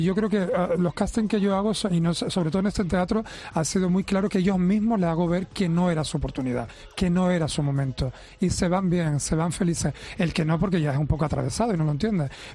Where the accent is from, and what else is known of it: Canary Islands, Spain